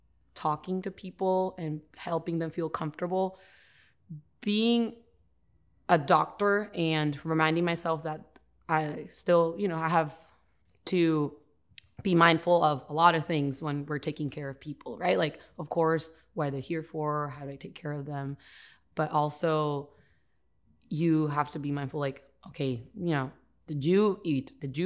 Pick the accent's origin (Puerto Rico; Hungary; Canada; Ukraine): Puerto Rico; Caguas; moved away as an adult; now in United States; I'm from Caguas, Puerto Rico originally.